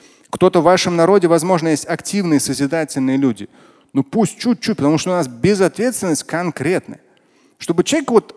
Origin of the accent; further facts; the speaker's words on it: Russia; я как говорю просто вот как россиянин и как мусульманин